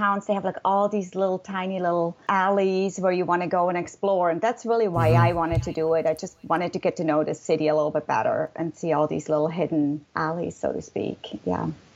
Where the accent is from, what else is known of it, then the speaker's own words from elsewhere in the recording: Basel, Basel-Stadt, Switzerland; moved away as an adult; now in St. Louis, United States; Basel is my hometown. I've lived there almost all my life until I moved here to St. Louis 20 years ago.